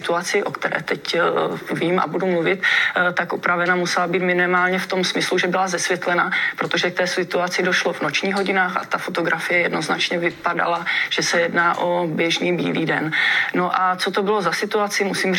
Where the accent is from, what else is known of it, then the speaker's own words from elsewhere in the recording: Moravia, Czechia; jako Moravák, nebo že patřím k těm Moravanům